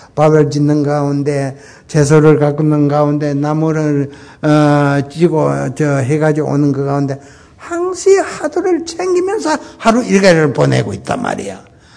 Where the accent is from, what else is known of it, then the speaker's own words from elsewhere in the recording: Namhae, South Gyeongsang, South Korea; born there; 나는 저 남해에서 태어났습니다. 경상남도 그 남해군에서 태어났는데